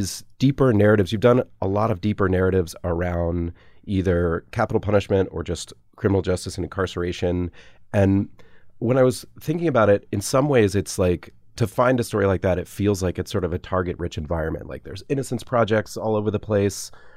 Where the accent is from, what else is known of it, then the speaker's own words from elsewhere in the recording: Atlanta, Georgia, United States; also born or lived in Nashville; I grew up in Atlanta, and I at one point spent a lot of time in Nashville.